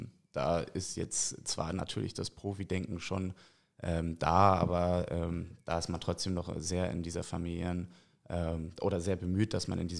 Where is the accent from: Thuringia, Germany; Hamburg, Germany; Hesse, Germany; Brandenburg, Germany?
Hamburg, Germany; Ja, ich bin in Hamburg aufgewachsen, im Hamburger Westen.